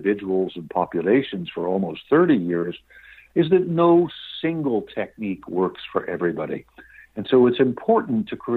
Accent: New York City, New York, United States; I grew up in New York City. I would very much welcome bringing it to the schools there.

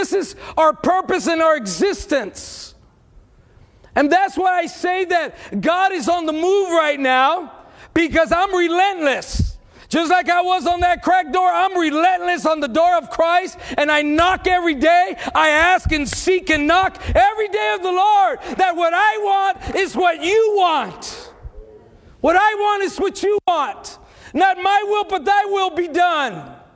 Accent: Texas, United States; I'm Texan. I'm brown.

